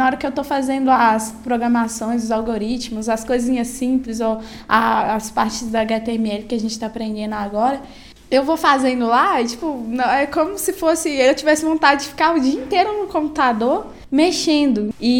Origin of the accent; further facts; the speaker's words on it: Betim, Minas Gerais, Brazil; Tenho 16 anos … Eu sou de Betim